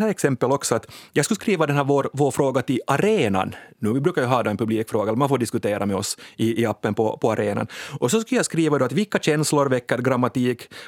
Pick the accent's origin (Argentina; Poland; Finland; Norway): Finland; Kvevlax, Ostrobothnia; jag kommer ju då från Österbotten, eller jag kommer från delar av Österbotten, Kvävlax, där jag var liksom största delen av min tid som skolelev. Inte särskilt mycket finska där.